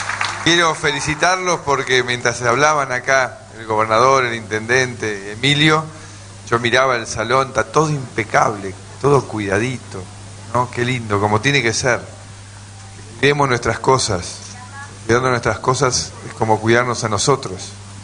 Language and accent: Spanish; Tandil, Buenos Aires Province, Argentina; born there; Yo nací en Tandil